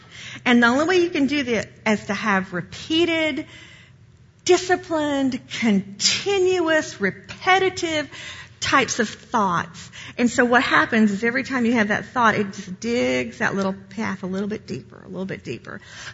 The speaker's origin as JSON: {"language": "English", "region": "Appalachia", "country": "United States", "tie": "born or raised there", "said": "I grew up in Appalachia, and we hold our grievances into your children and to your grandchildren."}